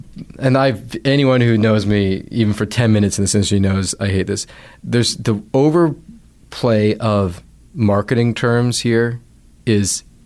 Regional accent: Canada; Again, I always say I'm Canadian. I'm not supporting the Canadian funds because I'm Canadian.

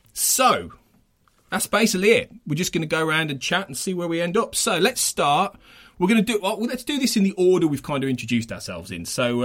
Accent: West Midlands, United Kingdom; you obviously have been able to tell I'm from the West Midlands originally.

